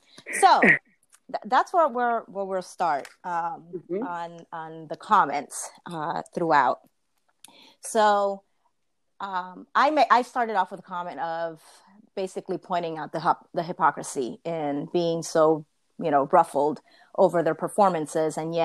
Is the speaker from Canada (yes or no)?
no; Puerto Rico; moved away as an adult; also born or lived in New York; now in Pennsylvania, United States; I live in Pennsylvania. I was born in New York. I've lived in Puerto Rico for 10 years of my formative years, from 10 to 20.